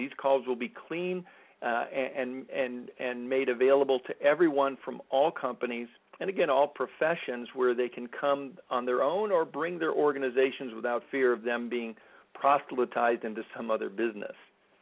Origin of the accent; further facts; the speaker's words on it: Bozeman, Montana, United States; from Bozeman, Montana